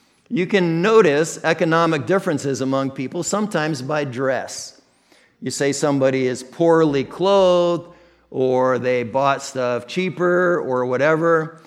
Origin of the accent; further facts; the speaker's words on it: Midwest, United States; accent: American Midwestern; when I hear somebody speak English with an accent other than my American Midwestern accent